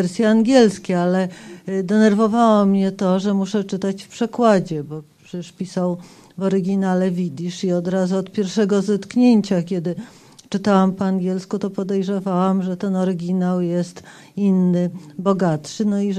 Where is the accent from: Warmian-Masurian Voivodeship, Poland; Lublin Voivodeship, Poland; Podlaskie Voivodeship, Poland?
Lublin Voivodeship, Poland; Lublin; kto wiedział, że jestem z Lublina